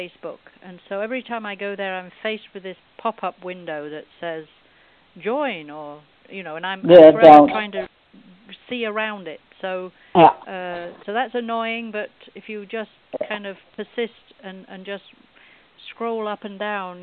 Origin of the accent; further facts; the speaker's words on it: United Kingdom; I, being a British person, knew nothing about